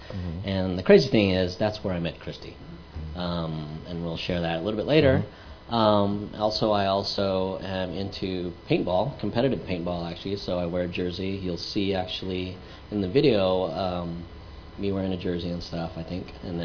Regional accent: Philippines; So, you're wondering what a Filipino is doing in a Chinese church, right? Yes. Well, I'm a Filipino who grew up Catholic, actually.

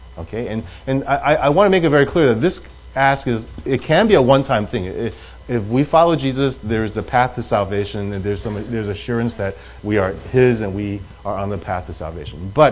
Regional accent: New York City, New York, United States; moved away as an adult; also born or lived in Taiwan / Hong Kong; neither Betty nor I had ever lived outside of New York City. We came from Taiwan and Hong Kong, but we grew up in New York City. So New York was our home.

